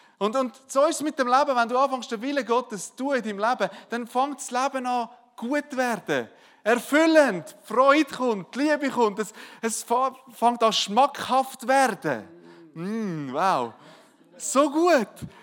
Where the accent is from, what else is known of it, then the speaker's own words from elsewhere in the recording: Switzerland; Wenn du Wasser aufdrehst, warm Wasser, bei uns in der Schweiz, dann glaubst du, dass warm Wasser kommt.